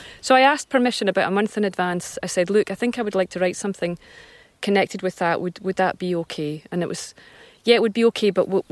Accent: Scotland, United Kingdom; there's something about the fact of that that pains me as a Scottish person

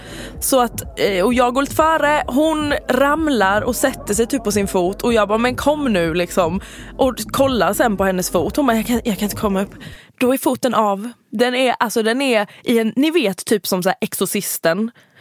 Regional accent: Halmstad, Halland County, Sweden; jag är från Halmstad

